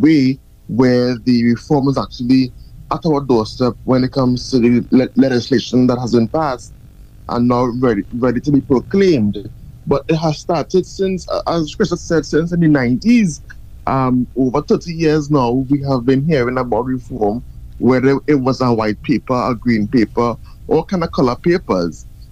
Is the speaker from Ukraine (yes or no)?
no; Point Fortin, Trinidad & Tobago; I am from Point Fortin, the Point Fortin Borough Corporation